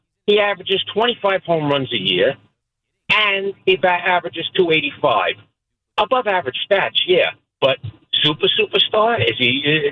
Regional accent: Bronx, New York, United States; I grew up in the Bronx. I'm a big Yankee fan.

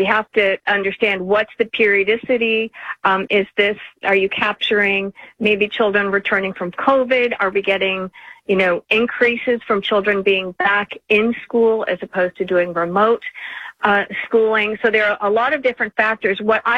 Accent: Arizona, United States; matches my home state of Arizona, which has had universal public and private school choice for decades.

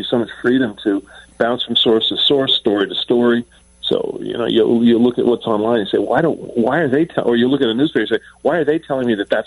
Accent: Long Island, New York, United States; I grew up on Long Island

